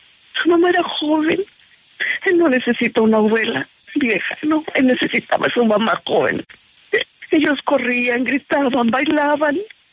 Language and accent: Spanish; Cuernavaca, Morelos, Mexico; also born or lived in Houston; now in United States; Yo soy de Cuernavaca, Morelos, y yo llegué en el 89, 88. Viví 18 años en Houston